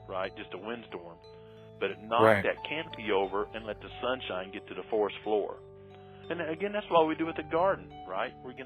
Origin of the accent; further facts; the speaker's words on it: Missouri, United States; Because, I mean, I'm from Missouri. I've never been in a hurr